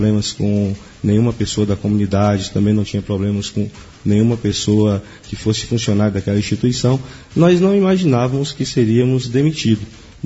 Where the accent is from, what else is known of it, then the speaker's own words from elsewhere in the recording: Vitória da Conquista, Bahia, Brazil; eu sou de uma cidade aqui bem próxima, bem conhecida, né? Que é a nossa, vamos dizer assim, o nosso polo regional, que é a cidade de Vitória da Conquista. Ali que eu nasci, exatamente no dia 23 de setembro de 1970.